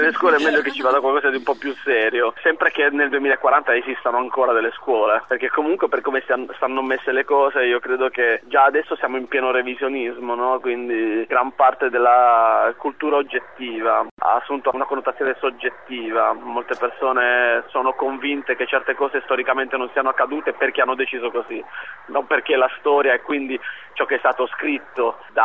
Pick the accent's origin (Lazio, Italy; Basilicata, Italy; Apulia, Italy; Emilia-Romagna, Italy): Apulia, Italy; Molfetta; per esempio, io sono di Molfetta, quando possono vanno a farsi le lampade in un paese dove c'è sole praticamente quasi tutto l'anno.